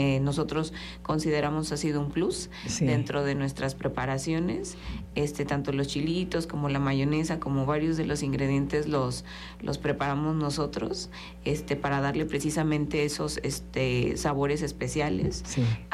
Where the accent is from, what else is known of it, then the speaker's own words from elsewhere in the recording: Mexico; Híjole, es que somos mexicanos